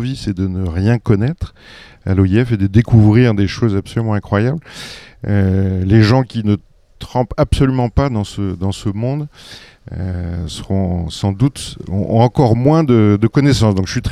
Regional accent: France; même en tant que Français.

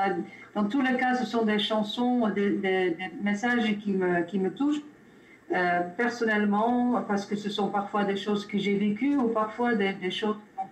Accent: Netherlands; French is a second language; J'habite en Bretagne depuis une bonne dizaine d'années maintenant. Vous entendez peut-être un accent, c'est parce que d'origine je viens des Pays-Bas.

